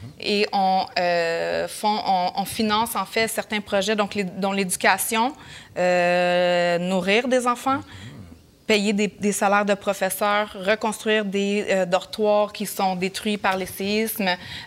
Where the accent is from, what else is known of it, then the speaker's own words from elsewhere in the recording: Montreal, Quebec, Canada; Je grandis à Montréal.